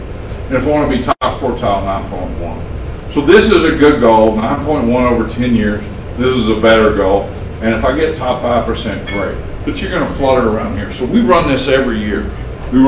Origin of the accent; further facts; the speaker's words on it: Texas, United States; You can tell I'm from West Texas.